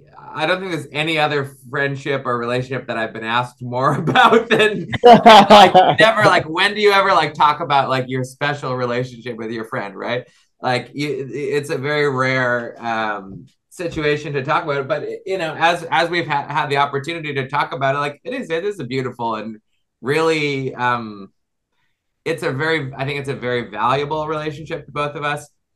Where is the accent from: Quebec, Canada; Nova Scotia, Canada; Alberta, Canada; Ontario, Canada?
Nova Scotia, Canada; I'm from Nova Scotia. I did not go to LAUSD.